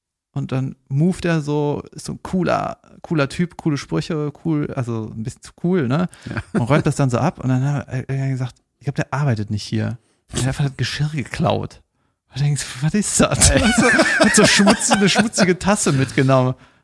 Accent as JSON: {"language": "German", "town": "Cologne", "region": "North Rhine-Westphalia", "country": "Germany", "said": "sag ich jetzt als Kölner"}